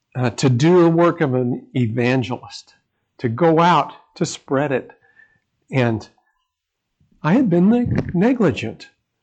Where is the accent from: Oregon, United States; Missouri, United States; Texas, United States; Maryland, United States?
Missouri, United States; Independence; now in Cincinnati, United States; I grew up in Independence, Missouri. I lived there for 41 years. And I was asked to move to Cincinnati, Ohio.